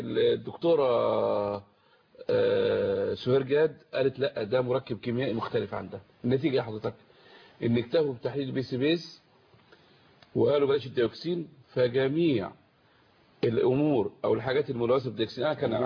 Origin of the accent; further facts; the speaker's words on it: Egypt; انا مصري انا راجل وطني